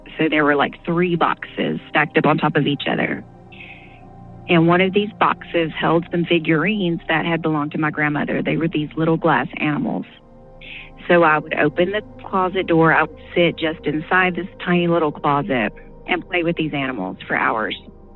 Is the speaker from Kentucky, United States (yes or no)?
yes; Kentucky, United States; now in Tennessee, United States; I grew up in Kentucky, and I lived in a house which it was kind of out in the middle of nowhere.